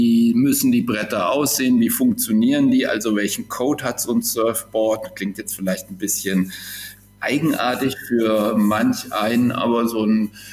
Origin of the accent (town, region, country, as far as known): Kassel, Hesse, Germany; born or raised there